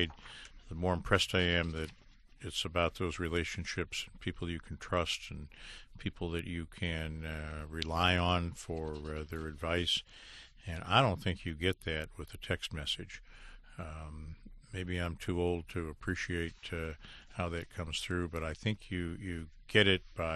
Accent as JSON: {"language": "English", "town": "Detroit", "region": "Michigan", "country": "United States", "said": "And you say, I'm from Detroit."}